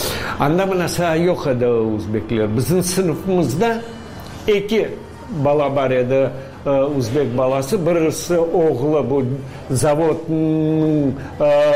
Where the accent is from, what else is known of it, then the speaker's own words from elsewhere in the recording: Samarkand, Samarqand Region, Uzbekistan; born there; also born or lived in Tashkent; Tug'ilganman Samarqandda.